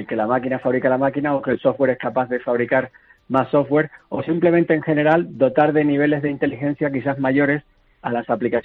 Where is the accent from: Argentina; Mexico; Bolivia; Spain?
Spain; Canary Islands; accent: Canarian; tengo acento canario